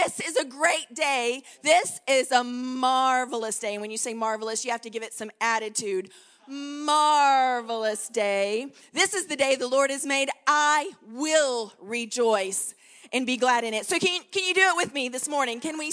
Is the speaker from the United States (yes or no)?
yes; Texas, United States; accent: Texan; Not so much, I know, with my Texan accent, you can be like, what's she on about?